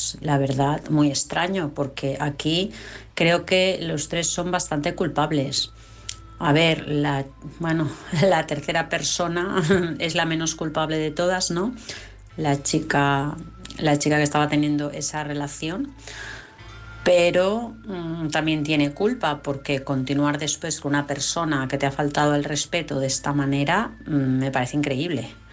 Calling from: Barcelona, Catalonia, Spain; de Barcelona.

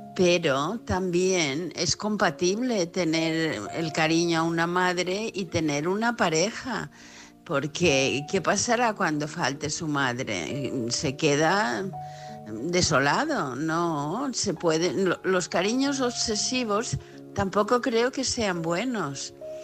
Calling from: Palma de Mallorca, Balearic Islands, Spain; de Palma de Mallorca.

